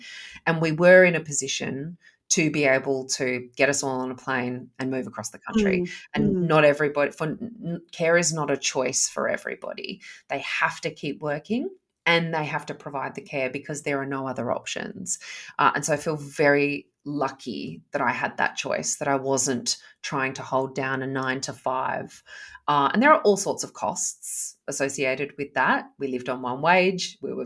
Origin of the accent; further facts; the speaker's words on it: Perth, Western Australia, Australia; moved away as an adult; now in Sydney, Australia; And I was living in Sydney at the time, had been living in Sydney, but I grew up in Perth. So we were on opposite sides of the country.